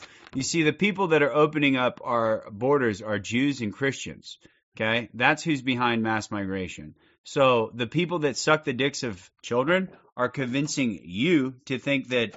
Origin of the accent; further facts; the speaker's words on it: United States; I was born and raised in the U.S. My family came from Scotland and Germany.